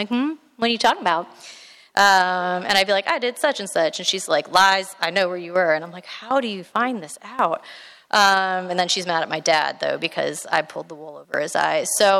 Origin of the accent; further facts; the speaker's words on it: Tampa, Florida, United States; I grew up here in Tampa.